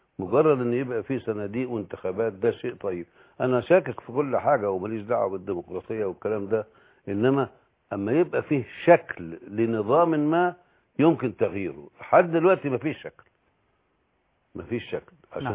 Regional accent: Egypt; انا مواطن مصري له خبره في هذا المجال،

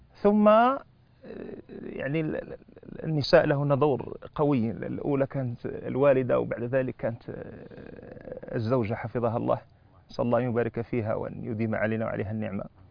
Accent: Morocco; يعني أنا بالنسبة لنشأتي، المدن الكبرى كانت على خلاف القرى والمدن الصغيرة عندنا في المغرب

